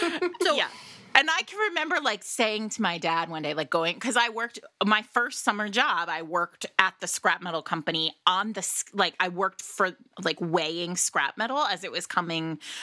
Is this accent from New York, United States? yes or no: no; Rhode Island, United States; So I grew up in Rhode Island, and my actual last name is extremely Italian, and my father is Italian, Italy Italian